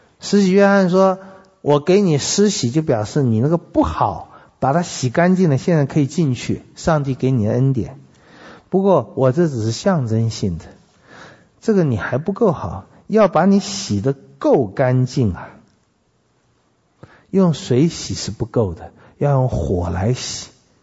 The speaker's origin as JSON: {"language": "Chinese", "country": "China", "said": "我们华人一般去什么入籍，完全没想到这些事，反正我们中国人最会装了啊、效忠、其实想到就是我来这里移民啦"}